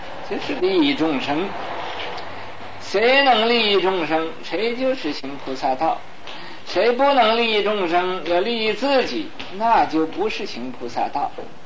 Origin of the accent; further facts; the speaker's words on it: China; 所以我们中国人呢 哎，这种发财的习气也太深了